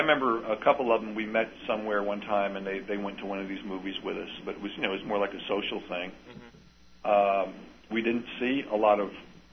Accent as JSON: {"language": "English", "region": "New Jersey", "country": "United States", "tie": "born or raised there", "said": "I mean, I grew up in New Jersey, and there were a lot of black people around"}